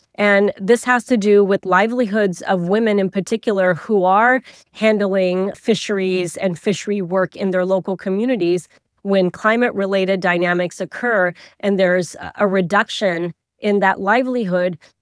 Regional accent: Pakistan; now in United States; So the patterns that we see in my home country of Pakistan

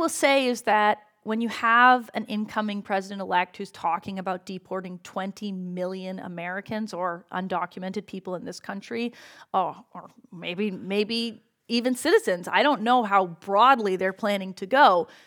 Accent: Canada; And Canada, where I'm from, I'm also Canadian, supplies a lot of oil to the United States.

